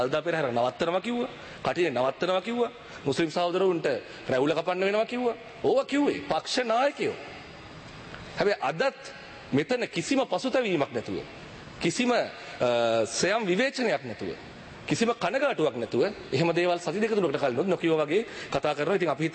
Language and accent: Sinhala; Ranna, Southern Province, Sri Lanka; born there; මම ඉපදුනේ හැදිලවැටෙන හම්බන්තොට දිස්ත්‍රික්කයේ තංගල්ලේ රන්න ප්‍රදේශයේ.